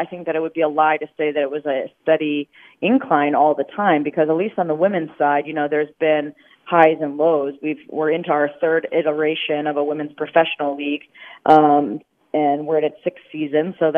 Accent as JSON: {"language": "English", "region": "New Jersey", "country": "United States", "tie": "born or raised there", "said": "And, you know, I grew up in New Jersey, so I'd go to Rutgers University women's soccer games and Princeton University soccer games."}